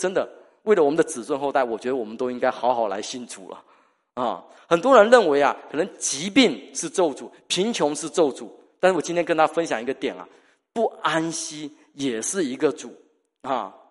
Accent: Fujian, China; now in Vancouver, Canada; 你知道我们福建人有一句话

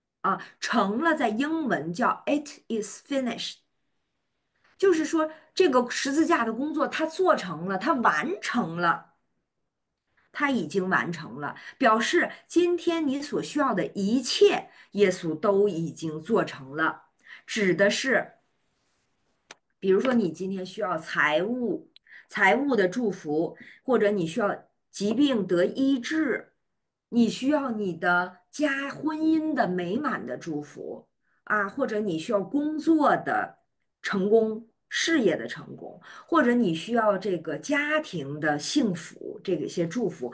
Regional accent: China; 我们中国人买房子，通常你看这个年轻人哈。

